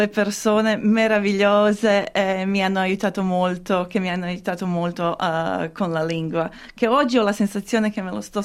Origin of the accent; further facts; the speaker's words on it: Croatia; Italian is a second language; No, sono croata, sì.